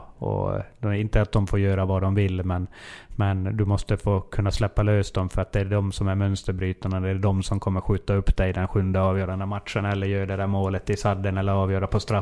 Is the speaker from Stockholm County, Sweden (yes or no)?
no; Norrbotten County, Sweden; när jag är norrbottning